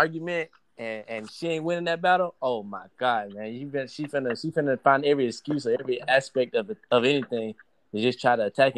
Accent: Augusta, Georgia, United States; I'm 19 years old. I'm born and raised in Augusta.

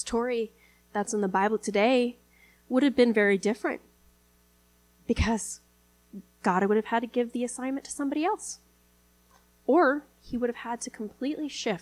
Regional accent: Thailand; growing up in Thailand and going to Bangkok all the time

